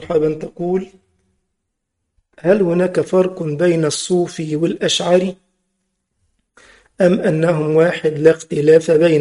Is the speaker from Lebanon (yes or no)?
no; Egypt; بيدفعوا 100 جنيه في الساعة عندنا في مصر